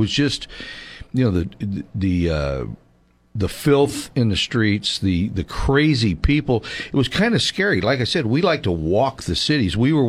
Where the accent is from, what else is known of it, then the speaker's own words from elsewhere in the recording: Los Angeles, California, United States; Of course, I grew up in the Southern California, in the Los Angeles area. And I do know my way around down there